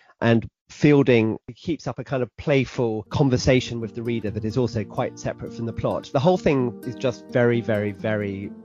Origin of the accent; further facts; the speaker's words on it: South East England, United Kingdom; I did lots of my growing up in the Chilterns, a few miles from where Roald Dahl lived.